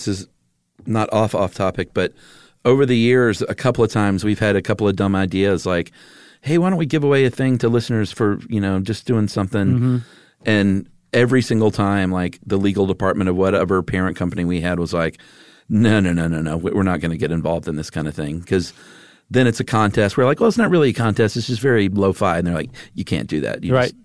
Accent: Glasgow, Scotland, United Kingdom; 21, and I'm from Glasgow, Scotland.

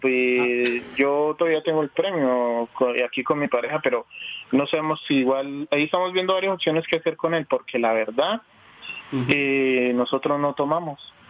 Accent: Armenia, Quindío, Colombia; Mira, yo soy de la ciudad de Armenia.

